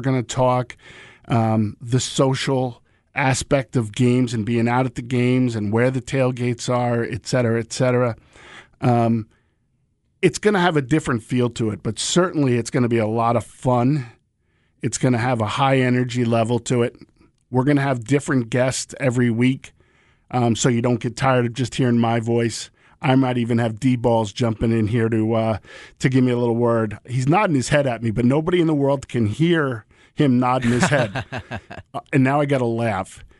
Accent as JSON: {"language": "English", "region": "New England", "country": "United States", "said": "We find out we're both from the New England area originally."}